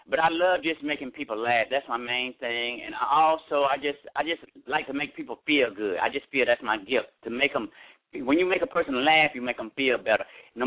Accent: Milledgeville, Georgia, United States; Milledgeville, Georgia. It's like 36 miles from Macon, Georgia. It's about 150 miles from Atlanta, Georgia.

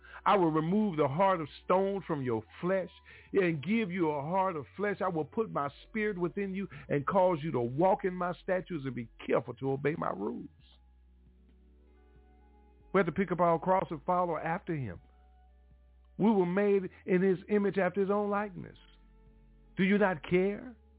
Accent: United States; born there; I was born in America, so I know the English language

